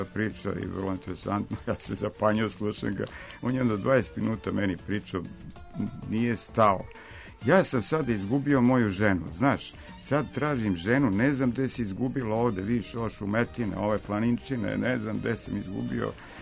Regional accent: Belgrade, Serbia; ja sam iz Evrope, pošto znam da Amerikanci mnogi ne znaju za neke države, kažem, ne znam, ste čuli, ja sam iz Beograda, iz Jugoslavije

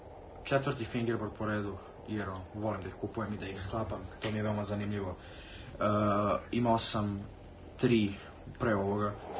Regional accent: Belgrade, Serbia; ja sam profesionalni fingerboarder iz Beograda

